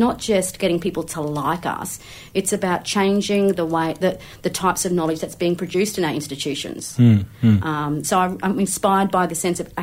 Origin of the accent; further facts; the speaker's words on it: Brisbane, Queensland, Australia; I grew up in Brisbane. Our first cousins were not in Brisbane. And we were like the one Aboriginal family at our primary school and our high school